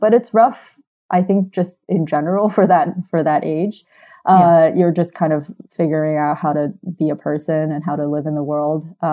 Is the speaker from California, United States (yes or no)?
yes; California, United States; I had a pretty positive experience with friends and growing up in California.